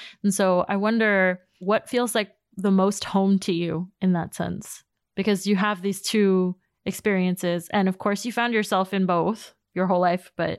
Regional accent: New York City, New York, United States; I grew up in Queens.

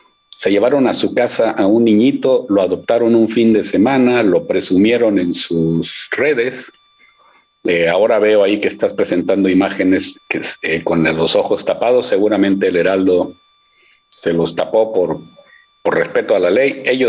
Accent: Monterrey, Nuevo León, Mexico; No, bueno, es que yo soy de Monterrey, tú lo sabes

